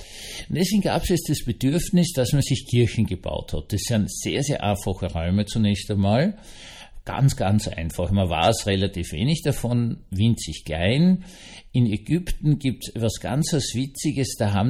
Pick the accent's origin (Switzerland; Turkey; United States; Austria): Austria; als Österreicher